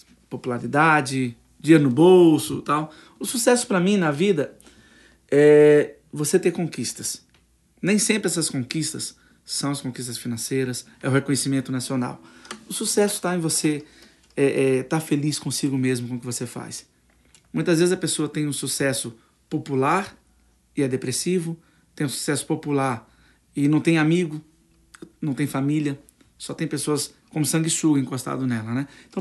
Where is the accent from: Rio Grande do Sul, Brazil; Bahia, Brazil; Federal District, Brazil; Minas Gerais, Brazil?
Federal District, Brazil; Brasília; eu sou filho de Brasília, nasci em Brasília, mas tenho grande valor ao caipira, fui criado na cultura caipira.